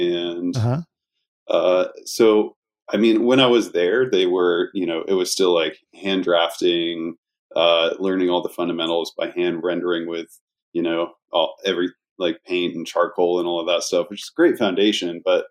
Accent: Maine, United States; Went to Maine College of Art, because I'm from Maine originally.

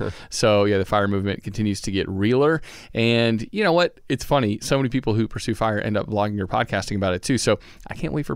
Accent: the South, United States; As a Southerner, it doesn't sound appealing.

